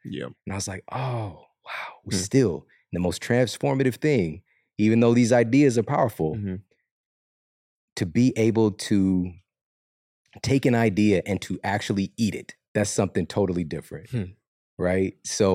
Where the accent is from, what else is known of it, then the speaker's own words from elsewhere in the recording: St. Louis, Missouri, United States; And yes, we're from St. Louis, man.